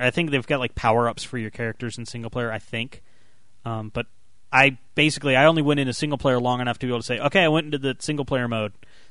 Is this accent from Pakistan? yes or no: no; Canada; He's like, he's making fun of me being Canadian. I'm sorry. I like Canada.